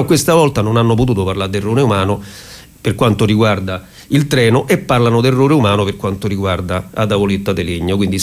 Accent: Capannelle, Lazio, Italy; io vengo da Capannella, li conosco bene i regionali

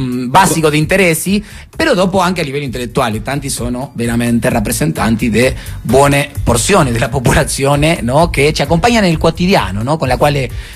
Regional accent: Argentina; now in Italy; a me come argentino mi succede lo stesso, la sento uguale.

